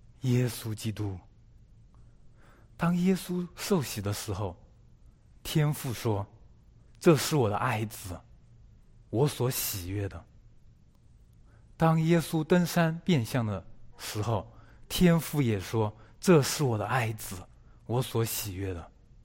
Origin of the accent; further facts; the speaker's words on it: China; 我们中国人喜欢形容父爱如山，